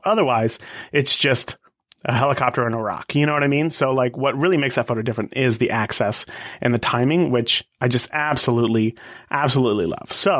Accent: California, United States; When I was in sixth and seventh grade, growing up in California, we got to spend a week in Yosemite for a school trip.

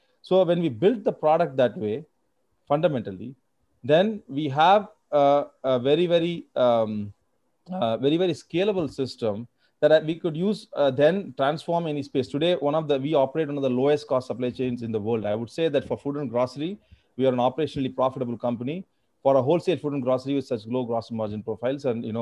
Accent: Madurai, Tamil Nadu, India; Madurai, my hometown, was a very large coconut producing zone.

